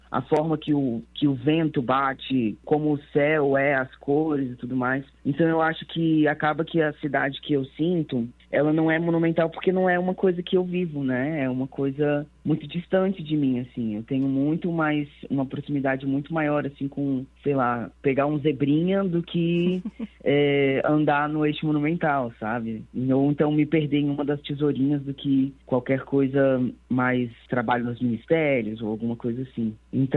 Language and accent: Portuguese; Brasília, Federal District, Brazil; eu cresci, nasci e cresci em Brasília, né? Então, a minha noção de mundo vem muito daqui.